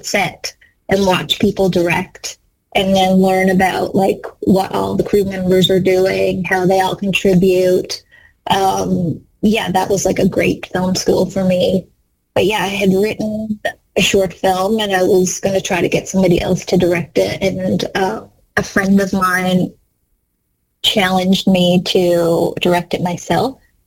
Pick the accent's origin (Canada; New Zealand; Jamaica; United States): Canada; as a Canadian filmmaker, I like dreamed of having my film play at TIFF.